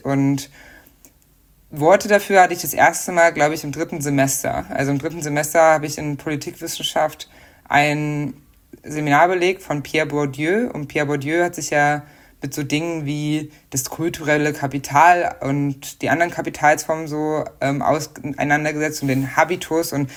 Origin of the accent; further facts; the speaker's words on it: Magdeburg, Saxony-Anhalt, Germany; Und ich bin aufgewachsen in Magdeburg